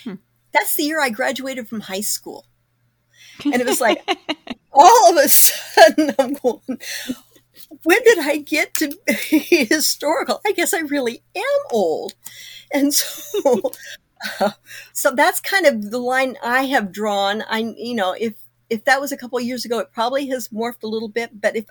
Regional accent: Kokomo, Indiana, United States; moved away; I've said it in my hometown. We moved away from Kokomo in 1972. So in my mind, when we go back to visit, it's changed.

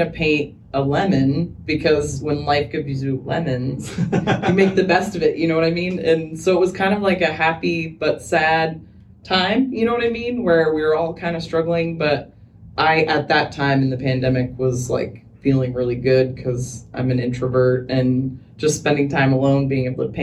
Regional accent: Seattle, Washington, United States; Originally White Center, and then we moved over kind of by Lincoln Park, if anybody knows where that is. It's like a really cool park in West Seattle, right by the ferry docks.

